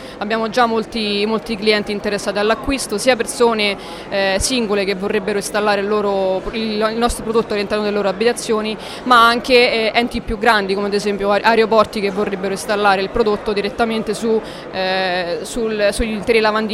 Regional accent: Abruzzo, Italy; perché noi siamo abruzzesi appunto

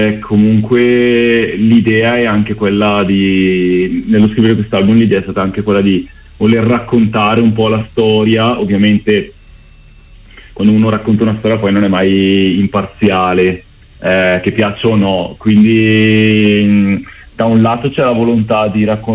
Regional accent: Bergamo, Lombardy, Italy; noi che siamo cresciuti a Bergamo e nella provincia di Bergamo

